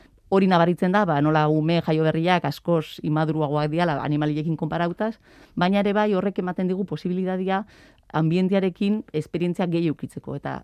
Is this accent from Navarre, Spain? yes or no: yes; Pamplona, Navarre, Spain; born there; bere formakuntza Iruñan izan zen, antxe ikasi zuten, eta antxe ezagutu ziren, eta, antxe jaio ginen gu